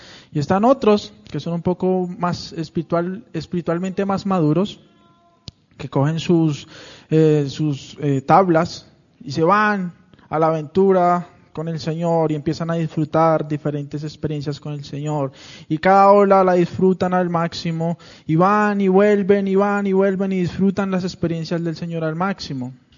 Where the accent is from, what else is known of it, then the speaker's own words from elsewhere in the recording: Santa Marta, Magdalena, Colombia; estando en una de las playas en Santa Marta, en mi país.